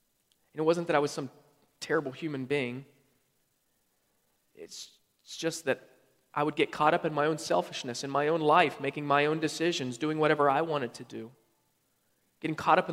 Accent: West Virginia, United States; I grew up in West Virginia. They've not changed in years.

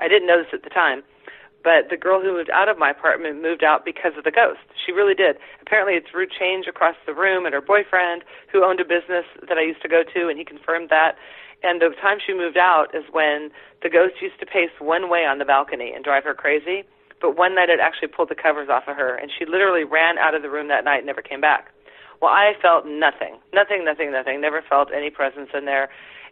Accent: Germany; I'm from Germany, and we don't even really talk about ghosts.

